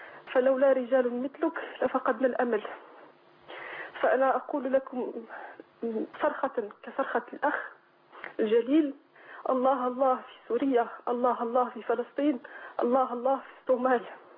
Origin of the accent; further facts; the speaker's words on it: Morocco; أنا جنسيتي مغربية.